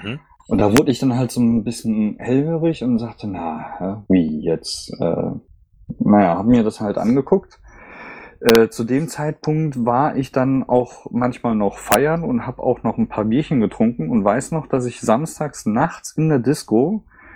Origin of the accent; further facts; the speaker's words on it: North Rhine-Westphalia, Germany; born there; Bin Mitte 30, eigentlich gebürtiger Siegerländer. Also zwischen Köln und Bonn komme ich her. Seit 10 Jahren aber im hohen Norden. Man hört es leider auch.